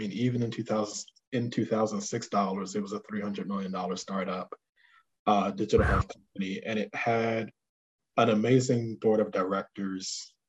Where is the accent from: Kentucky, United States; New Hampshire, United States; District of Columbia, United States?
District of Columbia, United States; Washington; So I'm from Washington, D.C., okay. And there was a company in DC that completely changed the landscape